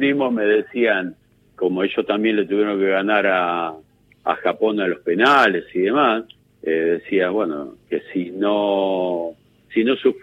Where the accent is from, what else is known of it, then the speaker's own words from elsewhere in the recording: Argentina; soy, en primera instancia, soy argentino.